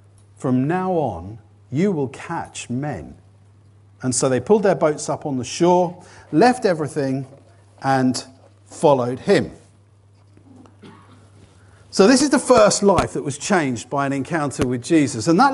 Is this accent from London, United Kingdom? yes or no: no; Southampton, South East England, United Kingdom; I am from Southampton.